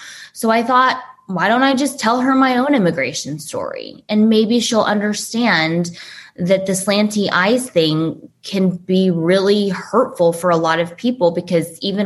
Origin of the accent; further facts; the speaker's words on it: Flower Mound, Texas, United States; also born or lived in Beijing, China / New York, United States; I grew up in Beijing for the first 6 years of my life, and then New York for another 3 years or so. We moved around a lot. And then my dad got a job in Flower Mound, Texas. So I lived there until I was 1